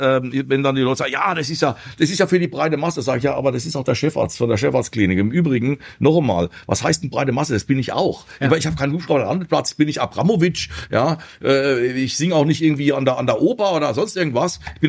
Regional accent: Vienna, Austria; Wie gesagt, ich bin Wiener.

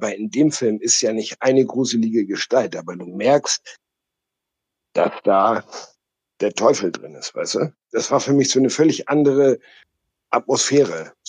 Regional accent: Hamburg, Germany; Ich komme aus dem wunderschönen Hamburg.

